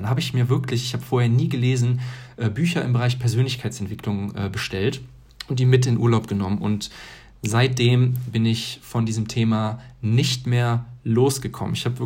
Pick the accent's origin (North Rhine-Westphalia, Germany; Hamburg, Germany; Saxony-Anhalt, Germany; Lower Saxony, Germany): North Rhine-Westphalia, Germany; Hilden; Ja, ich bin ganz normal aufgewachsen in Hilden